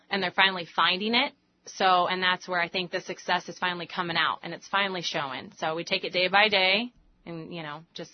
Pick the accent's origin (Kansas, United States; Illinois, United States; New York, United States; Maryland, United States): Illinois, United States; Carlinville; I'm from Carlinville.